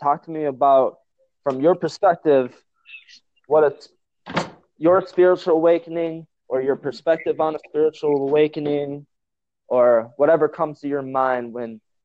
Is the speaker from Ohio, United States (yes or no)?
no; Wisconsin, United States; So I'm from Northwest Wisconsin, man.